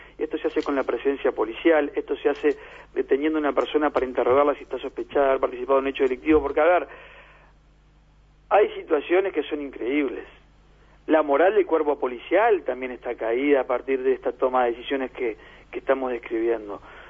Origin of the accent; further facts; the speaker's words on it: Maldonado, Uruguay; Ya le puedo decir, yo soy del departamento de Maldonado, y eso en Maldonado no se aplica.